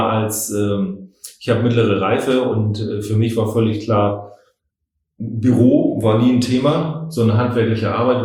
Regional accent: Hamburg, Germany; moved away as an adult; now in Schwerin, Germany; Und bin Hamburger und mich hat es halt nach Schwerin verschlagen.

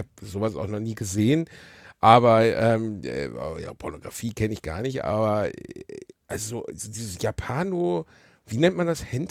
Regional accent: North Rhine-Westphalia, Germany; Ich bin aus dem Ruhrpott

